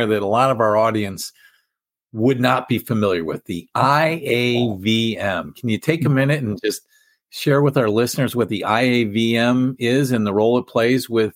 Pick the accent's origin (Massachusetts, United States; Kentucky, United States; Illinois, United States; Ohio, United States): Ohio, United States; Cleveland; Well, Ron, you and I grew up in Cleveland, and we have seen the evolution of new arenas and stadiums.